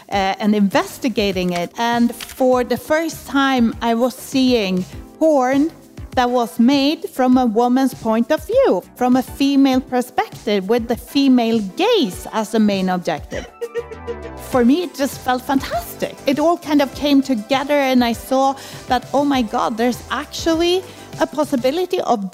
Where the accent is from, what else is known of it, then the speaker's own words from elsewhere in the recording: Stockholm, Stockholm County, Sweden; born there; English is a second language; a young adult, a young woman, young Swedish woman. I was born in Stockholm